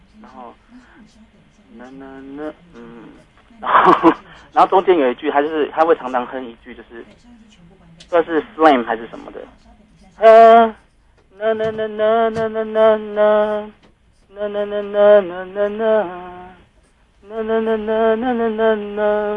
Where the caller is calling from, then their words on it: Taoyuan, Taiwan; 我是桃园的